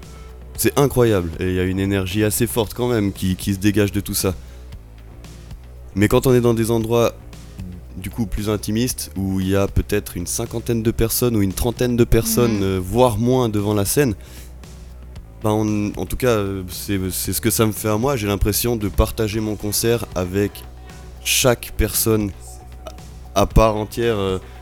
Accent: Switzerland; quand on est sorti de la Suisse, c'était avec des amis à nous, donc des Suisses aussi.

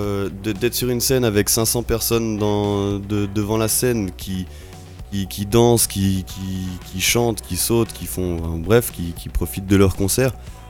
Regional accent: Switzerland; quand on est sorti de la Suisse, c'était avec des amis à nous, donc des Suisses aussi.

